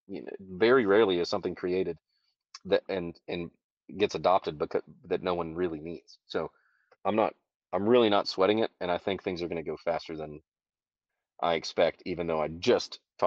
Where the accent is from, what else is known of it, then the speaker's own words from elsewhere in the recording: United States; Yeah, and I mean, I'm an American